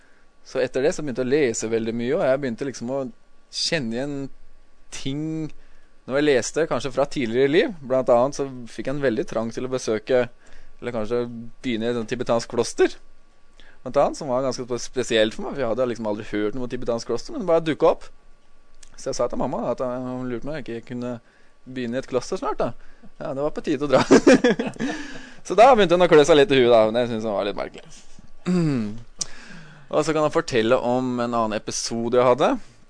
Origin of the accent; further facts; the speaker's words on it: Nannestad, Akershus, Norway; Jeg er fra Nannestad, 33 år gammel.